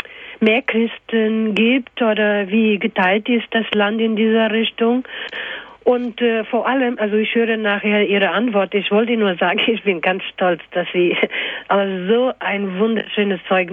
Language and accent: German; Mozambique; ich bin geboren und aufgewachsen in Mosambik.